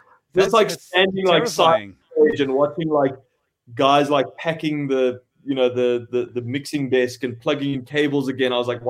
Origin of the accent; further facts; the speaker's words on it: South Africa; I was saying I'm a South African artist. I'm going to go and collaborate with American artists.